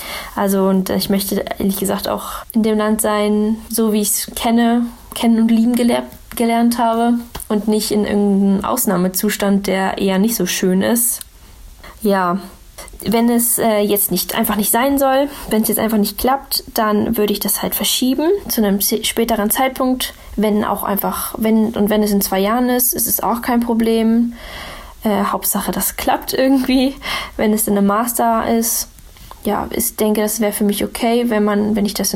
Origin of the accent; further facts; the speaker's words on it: Schleswig-Holstein, Germany; ich bin 22 Jahre alt. Ich komme hier aus dem Kreis Schleswig-Flensburg